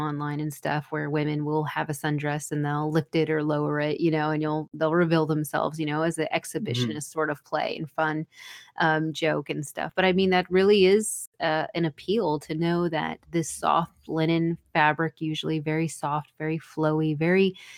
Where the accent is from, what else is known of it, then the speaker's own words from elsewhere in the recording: the South, United States; because I'm from the South, and not that I would ever do this because I'm a lady